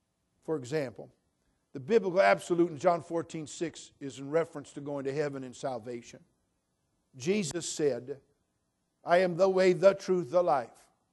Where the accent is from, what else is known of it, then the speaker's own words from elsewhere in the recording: California, United States; the way I was raised as a California kid here and born and raised in California and educated in the systems of our so-called educational institutions here in our beloved state